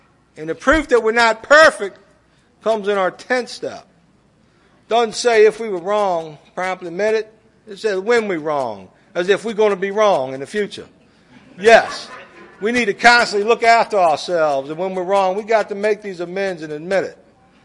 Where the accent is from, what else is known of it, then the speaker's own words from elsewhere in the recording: Richmond, Virginia, United States; but I'm from Richmond. I know Ebonics